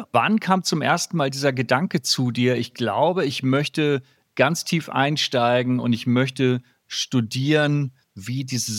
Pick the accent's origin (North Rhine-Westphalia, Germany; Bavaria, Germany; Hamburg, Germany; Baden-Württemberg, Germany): Hamburg, Germany; aus Hamburg